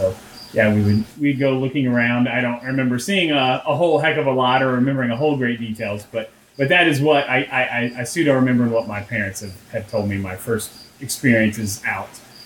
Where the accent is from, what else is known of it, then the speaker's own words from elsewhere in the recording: Knoxville, Tennessee, United States; also born or lived in Greensboro, North Carolina / Nashville; From the age of 5 on, I've been in Knoxville, except for my 8th grade when I lived in Nashville.